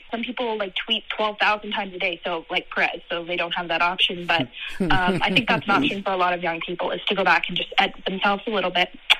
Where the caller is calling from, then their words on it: Ontario, Canada; I'm calling from Ontario, Canada.